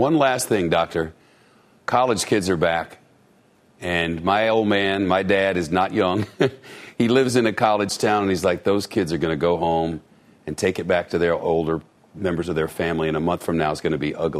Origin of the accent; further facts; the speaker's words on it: New York, United States; But as a New Yorker and a downtowner